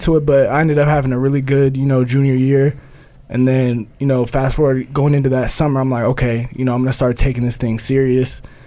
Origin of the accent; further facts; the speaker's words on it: Oregon, United States; Yeah, I'm from Oregon.